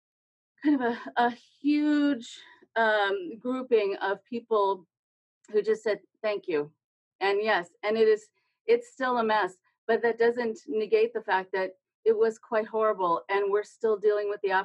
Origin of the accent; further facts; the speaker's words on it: California, United States; The other part was because I'm a Californian, and California has its own problems.